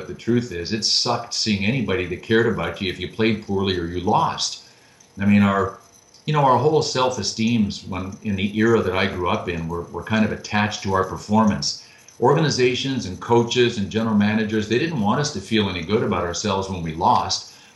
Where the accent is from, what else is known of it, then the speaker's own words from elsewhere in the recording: Thurso, Quebec, Canada; also born or lived in Buckingham; You know, I was born in Buckingham, but I'm actually from a town that's 14 miles from Buckingham. The reason I was born in Buckingham is there was no hospital in Thurso, Quebec.